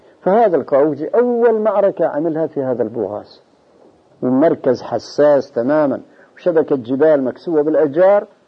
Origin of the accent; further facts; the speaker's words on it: Syria; يا أخوي أنا ابن البلد